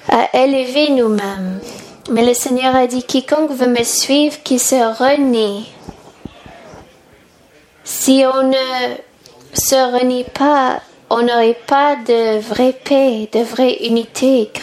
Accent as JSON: {"language": "French", "country": "China", "second_language": "French", "said": "moi je suis chinois, j'ai 5000 ans de culture"}